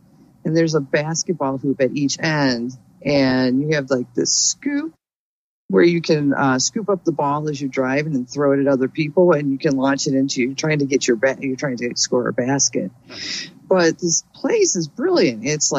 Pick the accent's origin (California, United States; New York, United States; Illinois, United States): Illinois, United States; Chicago; I'm from Chicago, so we need a rooftop on the top.